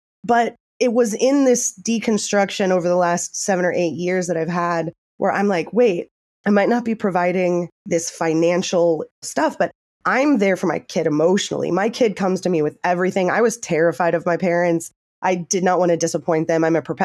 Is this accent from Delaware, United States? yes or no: no; San Diego, California, United States; also born or lived in Los Angeles / Atlanta; I grew up in Southern California. I'm from San Diego, born and raised. I lived in Los Angeles for a bit and I lived in Atlanta, but I've come back to San Diego.